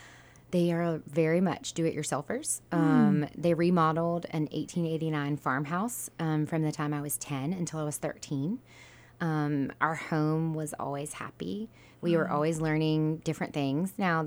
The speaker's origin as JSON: {"language": "English", "town": "Savannah", "region": "Georgia", "country": "United States", "tie": "born or raised there", "said": "I did, yeah. Okay. So I grew up in Savannah."}